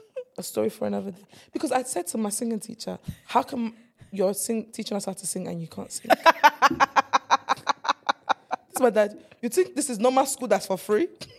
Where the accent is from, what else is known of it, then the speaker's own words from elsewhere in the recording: Nigeria; moved away; You know, I came from Nigeria. I was born in Nigeria. So when I first came, I was so blunt.